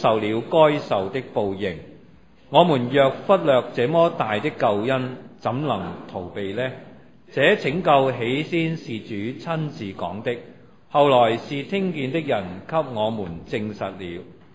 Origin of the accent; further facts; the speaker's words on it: China; 我們中國人經常有一句說話